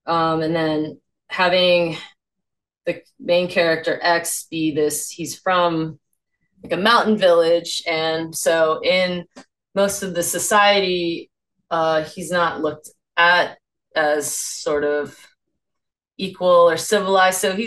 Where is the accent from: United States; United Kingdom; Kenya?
United States; because I grew up in America, biracial, half white, half Thai.